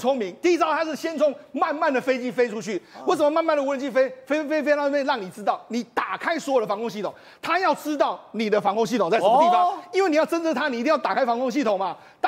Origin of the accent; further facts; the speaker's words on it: Taiwan; 我们台湾人要非常注意